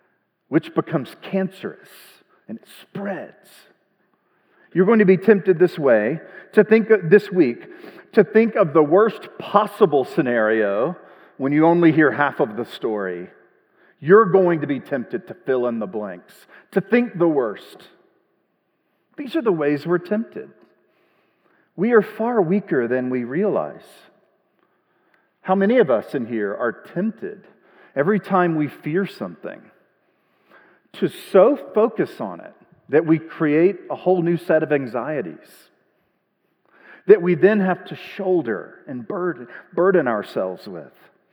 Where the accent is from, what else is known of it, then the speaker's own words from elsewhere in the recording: Mississippi, United States; moved away as an adult; My wife and family, we moved here 11 years ago, 2015, for my job at Grand Canyon University. We're from Mississippi. We are very much exiles here in the desert.